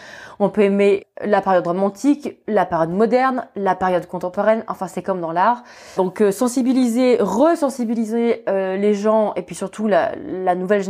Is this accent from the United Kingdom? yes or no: no; France; Moi, je suis française